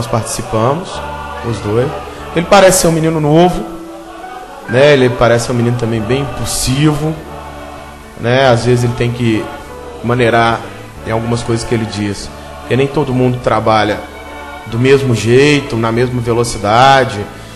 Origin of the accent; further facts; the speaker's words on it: Belo Horizonte, Minas Gerais, Brazil; sou aqui de Belo Horizonte.